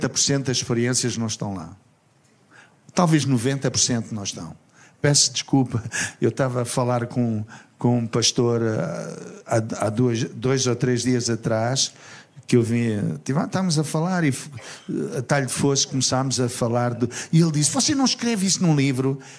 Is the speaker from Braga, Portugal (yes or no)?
no; Lisbon, Portugal; born there; eu nasci em Alfama, portanto no lar de Dona Rosa, onde existe hoje uma das casas de fado mais conhecidas, que é a Mesa de Frades